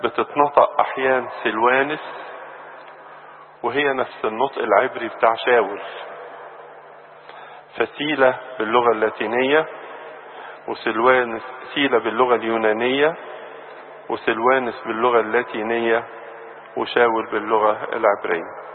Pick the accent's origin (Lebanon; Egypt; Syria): Egypt; في البداية بحب نعزي أنفسنا كمصريين في شهدائنا الذين يقدمون حياتهم من أجل الوطن.